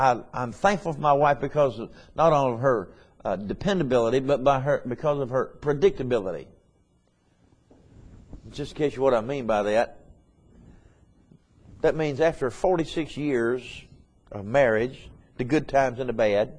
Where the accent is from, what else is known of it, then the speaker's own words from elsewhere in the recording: United States; I'm glad to be an American. And I thank God Almighty that I am an American.